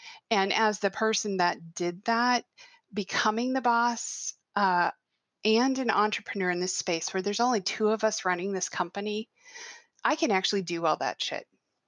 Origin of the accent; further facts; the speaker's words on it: Kansas City, Missouri, United States; And I like to think that I'm from Kansas City, not from Kansas, but sure. The metro.